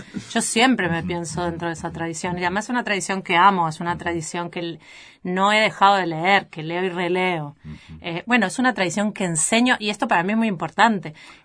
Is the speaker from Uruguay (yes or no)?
yes; Uruguay; moved away as an adult; yo soy uruguaya, yo viví en Uruguay hasta los 28 años ininterrumpidamente.